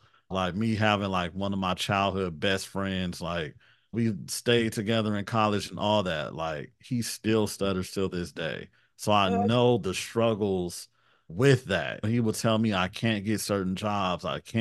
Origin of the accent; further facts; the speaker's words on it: Chicago, Illinois, United States; Like in Chicago, I'm from Chicago.